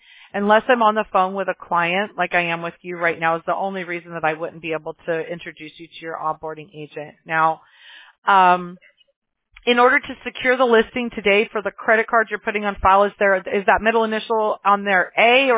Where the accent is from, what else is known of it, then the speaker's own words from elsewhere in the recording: Mobile, Alabama, United States; born there; I was born in Mobile, Alabama. I lost my accent.